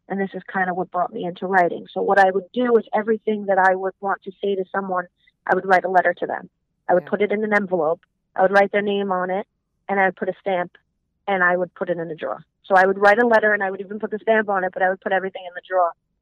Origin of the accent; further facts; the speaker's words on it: Staten Island, New York, United States; I'm Italian. I grew up Italian, so it kind of tries to show the stereotype of growing up in Staten Island, being an Italian, Brooklyn, and growing up there.